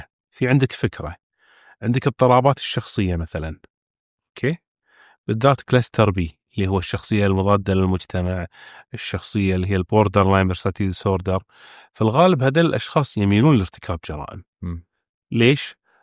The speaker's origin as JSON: {"language": "Arabic", "country": "Kuwait", "said": "الناس تعتقد أن أنا مو قاعد أتكلم ككويتي، قاعد أتكلم صورة عامة"}